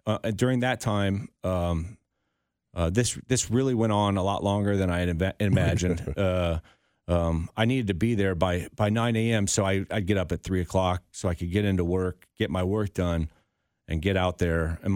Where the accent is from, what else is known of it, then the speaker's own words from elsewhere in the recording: Upper Arlington, Ohio, United States; it was difficult growing up in Upper Arlington.